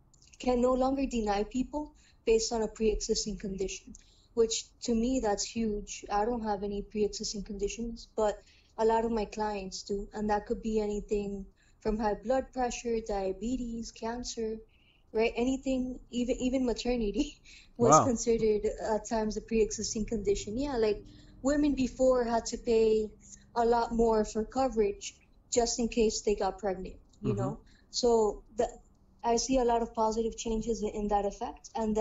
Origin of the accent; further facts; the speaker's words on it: Miami, Florida, United States; born there; accent: Miami; first language Spanish; English is a second language; My first language was actually Spanish. I was born here in Miami, but both of my parents speak Spanish. So that was my first language, and then I learned English in school